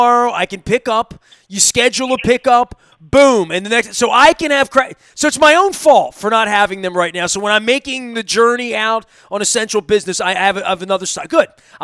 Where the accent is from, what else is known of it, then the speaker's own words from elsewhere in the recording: Dundalk, Maryland, United States; other than people knowing that I'm from Dundalk and I went to Dundalk High.